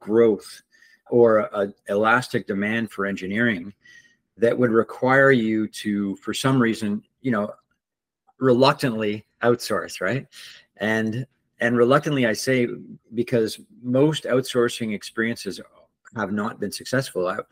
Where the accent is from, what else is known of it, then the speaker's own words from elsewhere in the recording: Canada; So I like to say this is my fifth, and the first four, I'm from Canada.